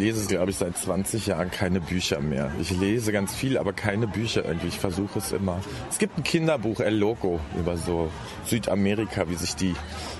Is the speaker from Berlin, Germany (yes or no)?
yes; Berlin, Germany; ich komme ja aus Berlin